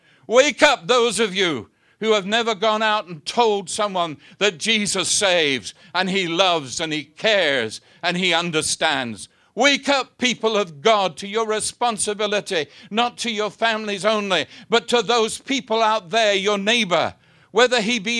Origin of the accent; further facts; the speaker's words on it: United Kingdom; now in United States; being British, I see things from a British point of view.